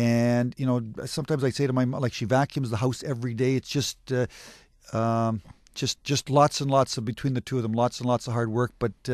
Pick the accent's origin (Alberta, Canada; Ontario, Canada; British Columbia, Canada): British Columbia, Canada; Vernon; born there; I was born in Vernon, British Columbia, and given away my age, 1955.